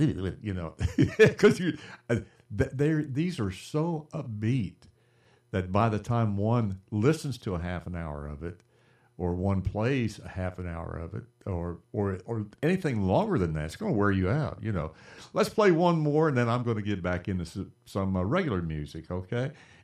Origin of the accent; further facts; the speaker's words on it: West Virginia, United States; just brings back a lot of good memories for the … where we grew up at in the Northern Panhandle of West Virginia.